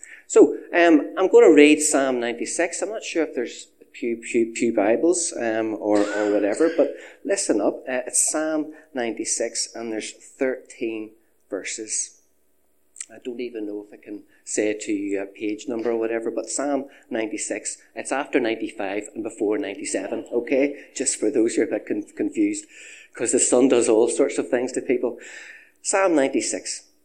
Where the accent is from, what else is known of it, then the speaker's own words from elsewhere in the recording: Lurgan, Northern Ireland, United Kingdom; I grew up on the Avenue Road in Lurgan, went to Lurgan College, and left the college in 1988.